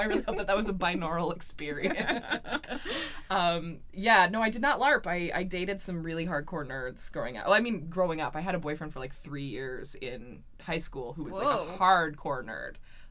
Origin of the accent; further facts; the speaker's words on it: North Delta, British Columbia, Canada; But I grew up in North Delta, and I did not want to take the 312 or the 319.